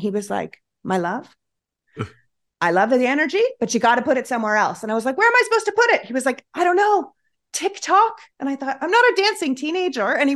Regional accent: Toronto, Ontario, Canada; also born or lived in New York; now in United States; But I moved here for what America promised. And then I was living in New York. I moved originally from Toronto to New York, and I was there during 9/11.

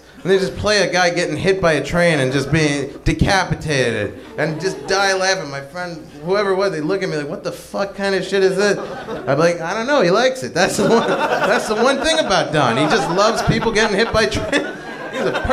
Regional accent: Queens, New York, United States; I said, originally from Queens.

